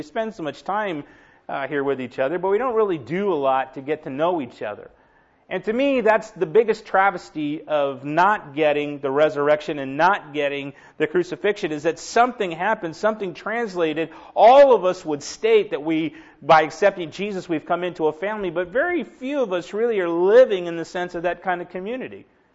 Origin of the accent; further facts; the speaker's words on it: Los Angeles, California, United States; I grew up in Los Angeles, and so we didn't really have like open spaces.